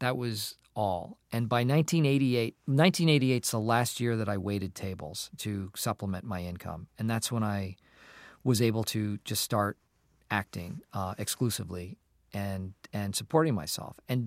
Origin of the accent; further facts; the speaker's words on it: Acton, Massachusetts, United States; I grew up in Acton, Massachusetts.